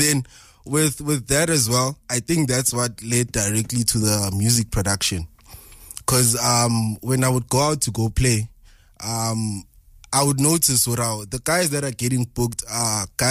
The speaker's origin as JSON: {"language": "English", "town": "Katlehong", "region": "Gauteng", "country": "South Africa", "said": "I used to get gigs. I'm from Kukatlong."}